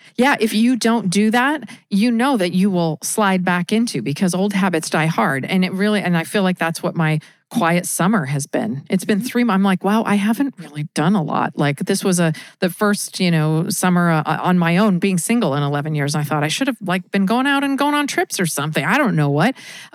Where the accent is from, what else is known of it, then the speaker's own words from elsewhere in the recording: Seattle, Washington, United States; also born or lived in Midwest / New York City; growing up in Seattle, I'm from the Midwest originally, but I was only there until I was 5. So the rest of my life was in Seattle. Also spent 5 years in New York City